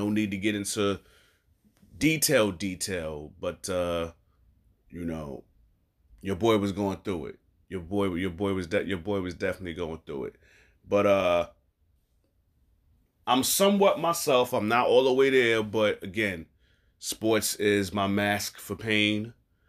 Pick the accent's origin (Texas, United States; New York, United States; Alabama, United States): New York, United States; So being that he's from Philly and I'm from New York, I figured why not come together